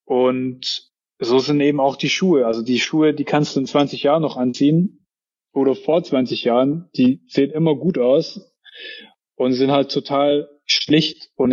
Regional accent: Baden-Württemberg, Germany; Sehe ich halt dann als Schwabe auch nicht immer ein, mir sowas zu kaufen.

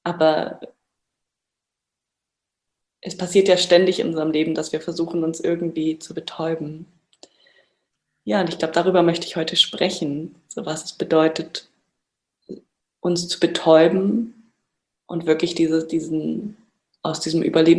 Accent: Bavaria, Germany; moved away as an adult; now in Portugal; Zurzeit bin ich in Portugal, aber aufgewachsen in Bayern im Süden von Deutschland und vermisse tatsächlich auch die Berge ganz stark und bin aber seit 8 Jahren unterwegs, reisend und ohne Zuhause.

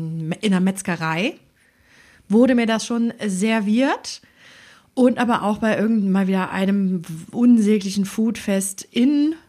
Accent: Cologne, North Rhine-Westphalia, Germany; wir kommen aus Köln.

